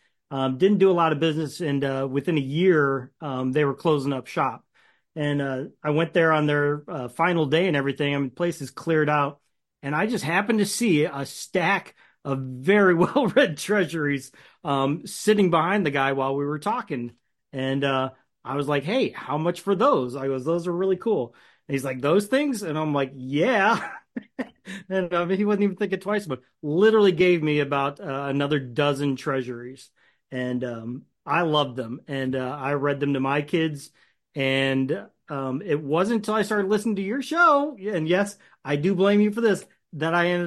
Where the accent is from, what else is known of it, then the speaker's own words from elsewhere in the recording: Ohio, United States; I didn't see treasuries a lot where I grew up in Ohio.